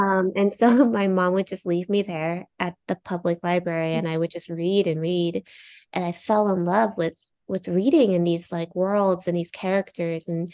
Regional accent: New Jersey, United States; now in Seattle, United States; So I grew up on the Jersey Shore. So I do miss Jersey quite a bit. I'm in Seattle right now. And I've been in Seattle for a chunk of time. But yeah, I grew up in New Jersey, in a little takeout restaurant, and it was a little strip mall

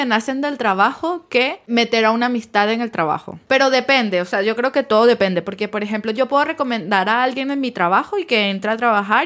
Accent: Venezuela; also born or lived in Chile; Somos venezolanas que vivían en Chile y estudiamos informática las dos

